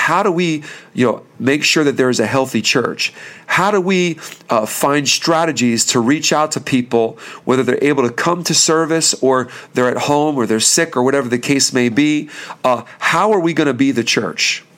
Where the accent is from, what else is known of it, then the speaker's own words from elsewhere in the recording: Bethlehem, Pennsylvania, United States; Again, we're from the Bethlehem, Pennsylvania area, and we know the Moravian heritage well.